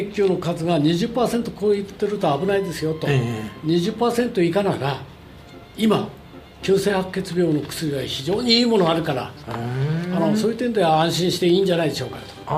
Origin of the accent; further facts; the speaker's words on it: Date District, Fukushima, Japan; そこの出身で